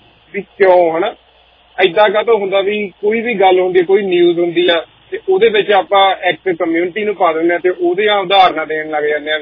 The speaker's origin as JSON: {"language": "Punjabi", "region": "Punjab", "country": "India", "said": "ਅਸੀਂ ਵੀ ਪੰਜਾਬ ਤੋਂ ਬਿਲੋਂਗ ਕਰਦੇ ਹਾਂ।"}